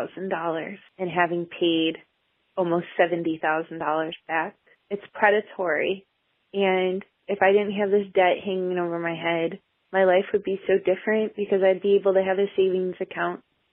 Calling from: Cleveland, Ohio, United States; I'm calling from Cleveland, Ohio.

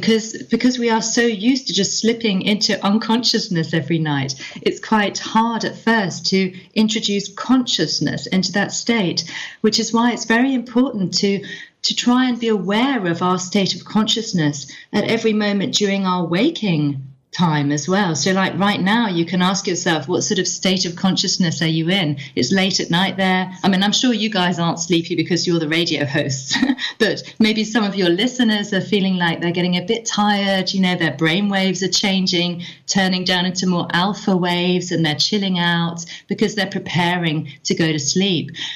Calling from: Germany; It's the morning. It's like 6 a.m. I'm calling from Germany.

